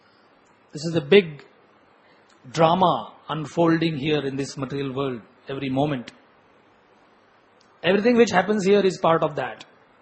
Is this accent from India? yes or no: yes; India; So that I am an Indian, I have to love this, is a relative truth.